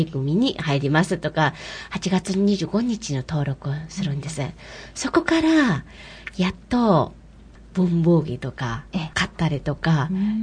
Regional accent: Mongolia; Japanese is a second language; now in Japan; 私たちモンゴル人

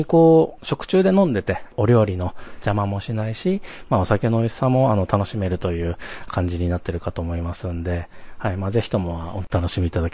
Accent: Tokyo, Japan; now in Shimada, Japan; そうです、実は東京生まれ東京育ちの人間でございます。

